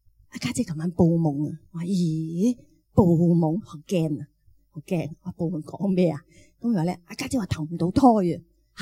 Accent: China; 咁你知我系中国人啦

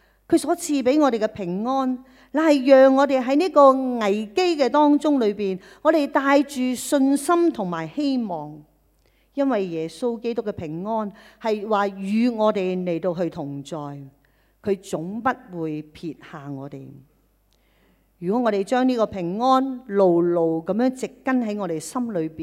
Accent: Hong Kong; 今天我们香港人需要的正正就是满有盼望这个的生命

